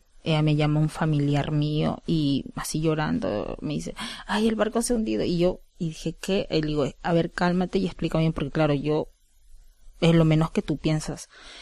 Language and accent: Spanish; Peru; moved away as an adult; now in Spain; Somos peruanos. Yo por delante vengo a España a trabajar. Vine en el 2018 yo sola, ya embarazada de mi tercer hijo, porque tengo dos hijos que nacieron en Perú